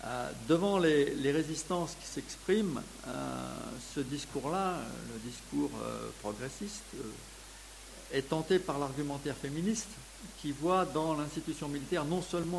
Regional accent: France; on peut le faire en tant que Français

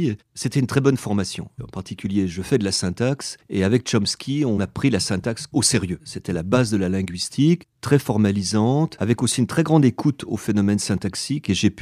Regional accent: Lyon, Auvergne-Rhône-Alpes, France; born there; Je suis né à Lyon, dans un quartier populaire, un quartier de l'immigration, immigration italienne, qui s'appelle la Guillotière. Mon grand-père était de Perugia.

